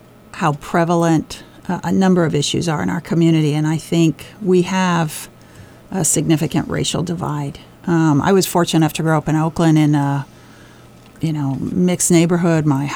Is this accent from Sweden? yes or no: no; Ireland; Not going to be offensive since I'm Irish.